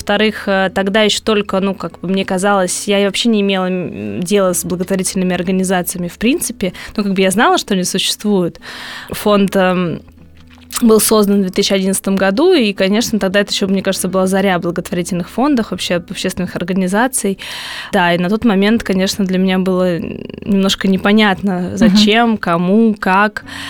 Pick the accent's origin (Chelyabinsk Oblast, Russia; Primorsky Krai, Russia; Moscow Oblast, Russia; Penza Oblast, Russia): Moscow Oblast, Russia; born there; Родилась я в Московской области, и чисто случайно я оказалась в Тверской области